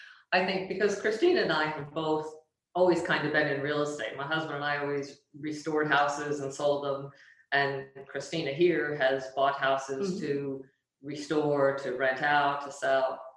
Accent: Australia; I am Australian with Italian heritage.

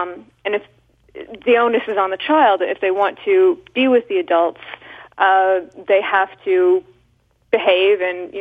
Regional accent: France; I grew up in, well, spent part of my childhood in France, mm-hmm. and I'm half English and from a military family, okay. so how I was raised is a lot more akin to the French.

